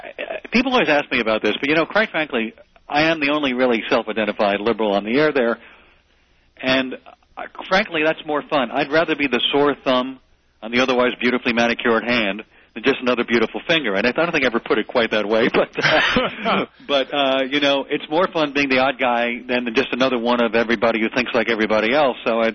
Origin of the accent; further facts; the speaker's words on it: New York, United States; Well, mostly the East Coast. I grew up on Long Island. I grew up listening to New York radio.